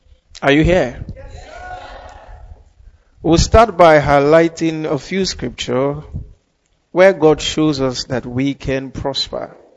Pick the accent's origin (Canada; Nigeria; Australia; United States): Nigeria; I'm not being a religious fanatic, but as a Nigerian, you would have observed this yourself